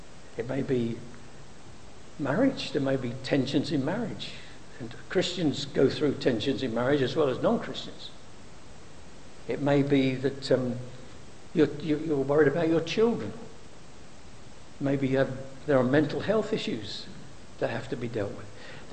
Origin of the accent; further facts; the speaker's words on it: Poplar, London, United Kingdom; I was born and raised in the East End of London in Poplar.